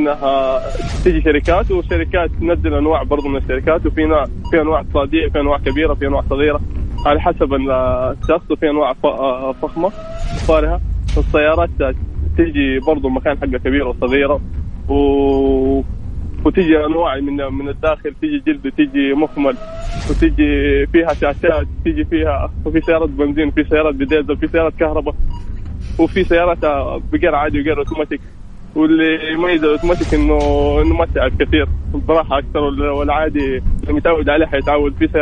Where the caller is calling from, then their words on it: Jeddah, Makkah Province, Saudi Arabia